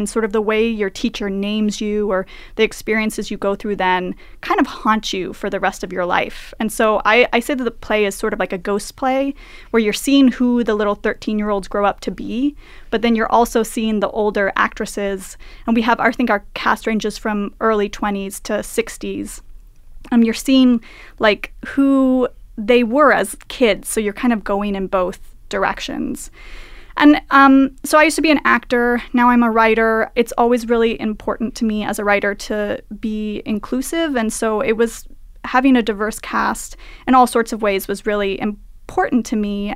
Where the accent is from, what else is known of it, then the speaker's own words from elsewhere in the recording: Washington, United States; I'm from Eastern Washington State, and so I'm very much like a West Coast girl